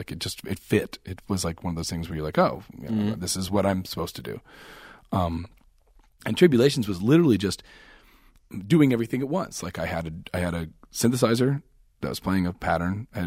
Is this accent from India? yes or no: no; Canada; I'm Canadian. That's, we're not American.